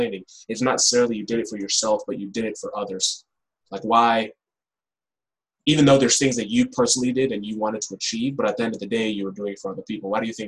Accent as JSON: {"language": "English", "country": "Kenya", "said": "I'm from Kenya, there are people who come from different countries"}